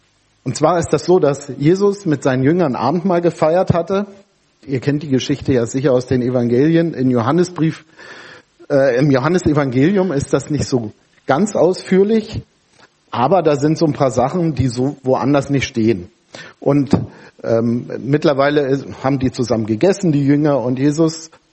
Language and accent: German; Potsdam, Brandenburg, Germany; born there; Ich komme dort aus der Ecke, ich bin geborener Potsdamer